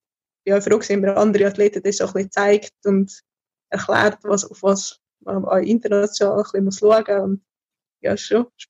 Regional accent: Schattdorf, Uri, Switzerland; born there; Also ich bin in Schattdorf geboren und Das ist ein wunderschöner Kanton Uri.

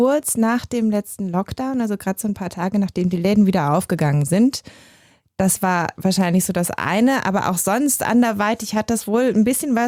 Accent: Germany; ich komme ja aus Deutschland, wie man hört

